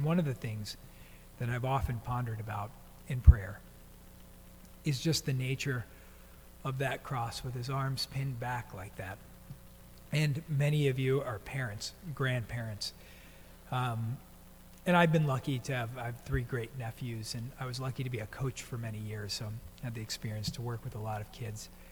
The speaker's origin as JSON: {"language": "English", "town": "Brooklyn", "region": "New York", "country": "United States", "tie": "born or raised there", "said": "When I was growing up in Brooklyn, we went to St. Brendan's Catholic Church."}